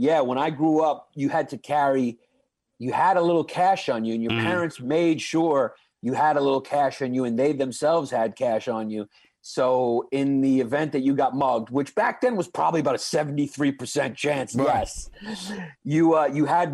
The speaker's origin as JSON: {"language": "English", "town": "New York City", "region": "New York", "country": "United States", "tie": "born or raised there", "said": "Yeah, I grew up in Brooklyn."}